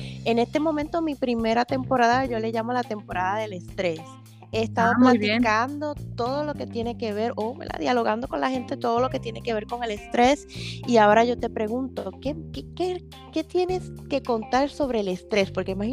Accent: Puerto Rico; porque yo soy de Puerto Rico.

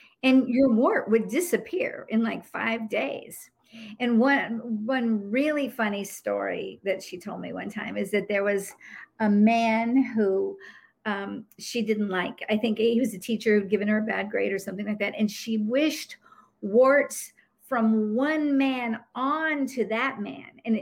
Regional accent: the South, United States; moved away; And, you know, I'm from the South. You can't hear it in my voice anymore because it got teased out of me when I moved away from the South.

